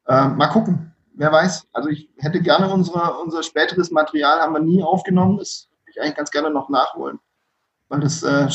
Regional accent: Donzdorf, Baden-Württemberg, Germany; Ich komme ursprünglich eigentlich auch aus der Ecke um Donsdorf.

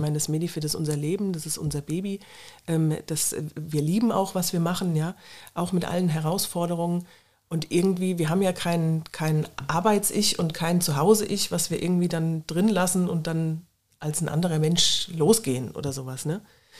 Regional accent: Nauheim, Hesse, Germany; Also ich komme aus Nauheim und meine Eltern, die hatten Landwirtschaft, einen landwirtschaftlichen Vollerwerbsbetrieb in der Bahnhofstraße.

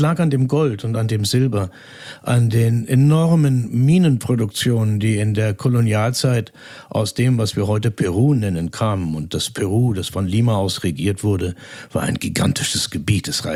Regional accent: Schleswig-Holstein, Germany; born there; now in Munich, Germany; Ich bin in Schleswig-Holstein geboren, ich lebe aber in München schon seit den 60er Jahren und ich bin mit Anfang 20 in die spanischsprachigen Länder und speziell in Mexiko und dann nach Südamerika, Peru, Brasilien und so weiter gekommen. Das war in den 70ern

